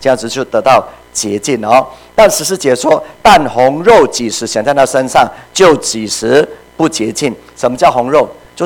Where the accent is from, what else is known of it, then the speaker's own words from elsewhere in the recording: Puli, Nantou County, Taiwan; 像我以前在小时候住在埔里有个地方叫吕夷潭呢